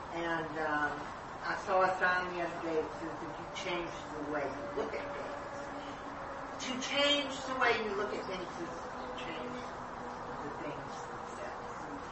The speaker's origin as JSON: {"language": "English", "country": "Switzerland", "tie": "born or raised there", "said": "I grew up in Dr. Schaefer's Switzerland, where they were always talking about the world is really there"}